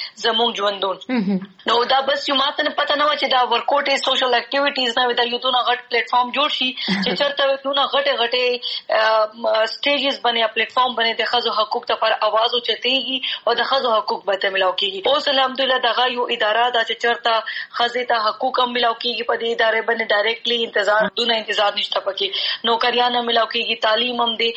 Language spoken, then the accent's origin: Pashto; Khyber Pakhtunkhwa, Pakistan; وزیرستان نه مې تعلق دی خو وزیرستان کې هم شمالي وزیرستان نه ما تعلق دی